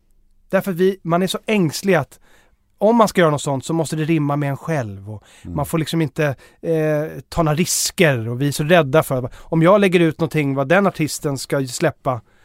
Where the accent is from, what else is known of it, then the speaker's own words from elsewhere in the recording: Blidö, Stockholm County, Sweden; Blidö, där jag är uppvuxen.